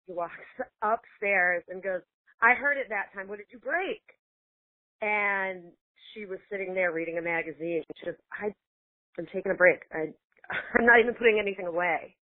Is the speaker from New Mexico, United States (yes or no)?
no; Winthrop, Massachusetts, United States; I am originally from Winthrop, Massachusetts. That's actually where the ghost story takes place, was my family house in Winthrop.